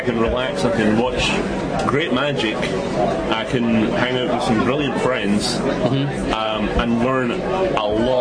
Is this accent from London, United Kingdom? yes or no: no; Scotland, United Kingdom; I prefer them deep fried. I am Scottish.